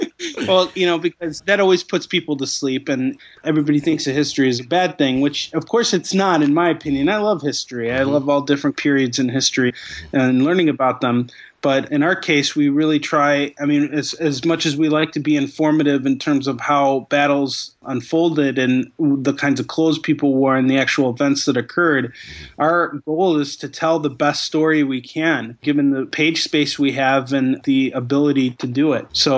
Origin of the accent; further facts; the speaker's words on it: United States; And as an American, I'm very proud of being an American, and I'm very proud of my nation.